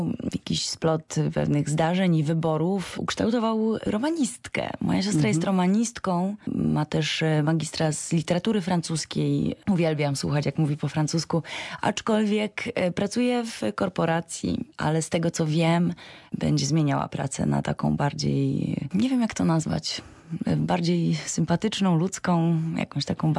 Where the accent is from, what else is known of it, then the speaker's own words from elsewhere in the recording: Racibórz, Silesian Voivodeship, Poland; I jestem Ślązaczką, chociaż nie Godą, to wielu mieszkańców Raciborza, a jednak Godo.